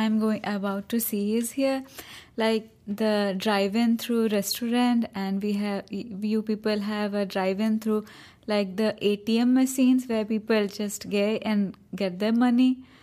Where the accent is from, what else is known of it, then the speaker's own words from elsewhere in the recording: Odisha, India; first language Oriya; English is a second language; My first language is Oriya.